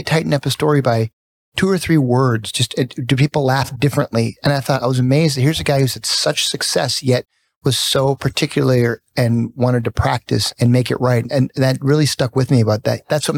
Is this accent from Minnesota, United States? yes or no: yes; Minnesota, United States; I'm from Minnesota. I wasn't comfortable with that.